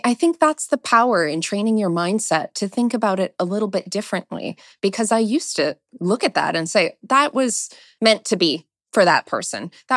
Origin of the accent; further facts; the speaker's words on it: Jupiter, Florida, United States; born there; I was born in Jupiter, Florida, which is very on brand for someone who loves space.